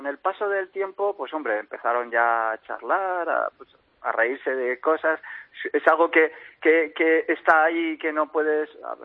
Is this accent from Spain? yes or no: yes; Vitoria-Gasteiz, Basque Country, Spain; yo soy de Vitoria y cuando estaban los que estaban y nosotros, no vivías con miedo